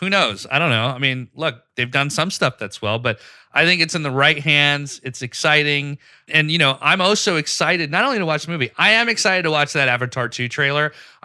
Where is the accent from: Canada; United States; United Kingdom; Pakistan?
Pakistan; I grew up in Pakistan, so I would come to the US